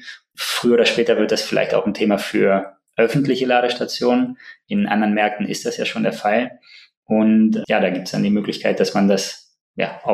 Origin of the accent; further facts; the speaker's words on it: Hanover, Lower Saxony, Germany; Ich komme aus Hannover